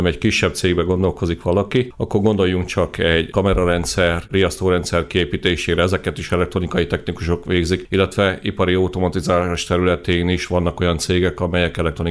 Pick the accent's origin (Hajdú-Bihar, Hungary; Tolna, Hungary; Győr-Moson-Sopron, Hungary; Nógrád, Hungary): Hajdú-Bihar, Hungary; Debrecen; Nyilván, tehát én debreceniként Debrecenben gondolkodom